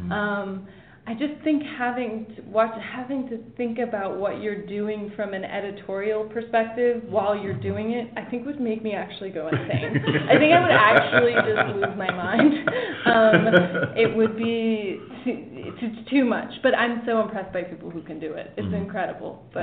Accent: Sacramento, California, United States; I mean, I'm from Sacramento and I did go to Catholic school

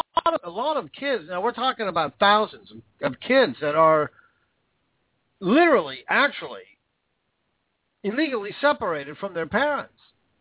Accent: Vancouver, Washington, United States; An old friend of mine from the car industry, back in my hometown of Vancouver, Washington.

